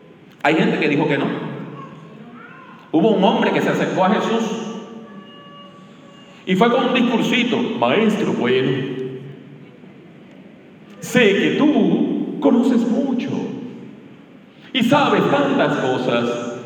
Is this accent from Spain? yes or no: no; Puerto Rico; Mire, yo vengo de Puerto Rico y a veces en Puerto Rico hay un operativo de la policía